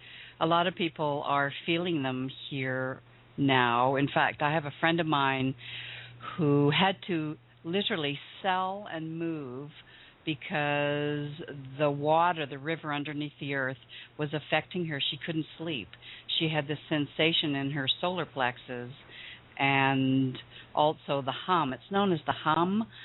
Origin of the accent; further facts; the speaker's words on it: Vancouver, British Columbia, Canada; Yes, well, you know, I was born and raised in Vancouver in the rainforest, and I definitely have rainwater for blood.